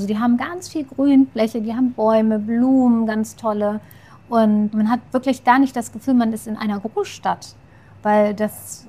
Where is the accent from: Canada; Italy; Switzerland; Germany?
Italy; Für mich als Italienerin natürlich